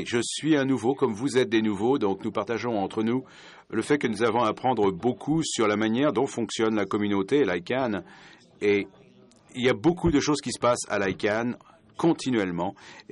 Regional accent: Egypt; moi je suis d'Égypte, et je connais le désert

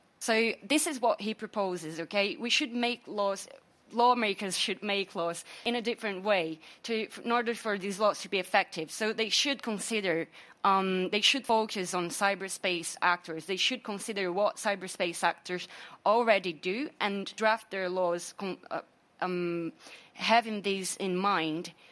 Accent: Brazil; English is a second language; I bring here one example because I come from Brazil and we are quite excited about our new internet law.

